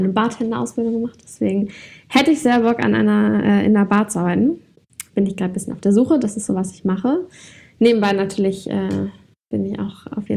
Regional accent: Hamburg, Germany; now in Berlin, Germany; Bin aus Hamburg ursprünglich, wohne jetzt seit 2 Jahren in Berlin. Bin 22 Jahre alt.

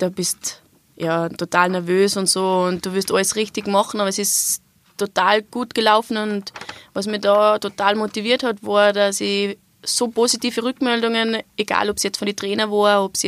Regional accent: Austria

